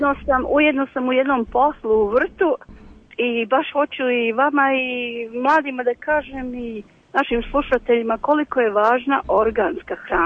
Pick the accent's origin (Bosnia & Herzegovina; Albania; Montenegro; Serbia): Bosnia & Herzegovina; Banja Luka, Republika Srpska; Ja ih podstičem ovdje i kod nas u Banja Luci.